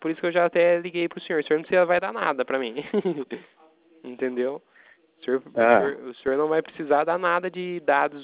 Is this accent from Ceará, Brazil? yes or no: no; Itatiba, São Paulo, Brazil; eu sou daqui de Itatiba, entendeu? A gente é do interior de São Paulo